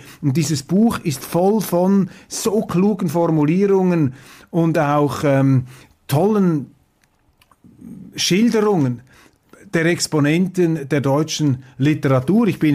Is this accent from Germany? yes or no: no; Switzerland; das mir als Schweizer vielleicht noch nicht so einleuchtet